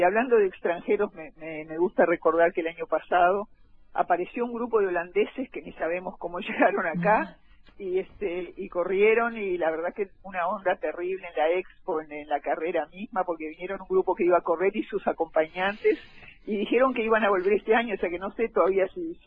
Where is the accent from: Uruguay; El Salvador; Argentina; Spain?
Uruguay; viste cómo somos los uruguayos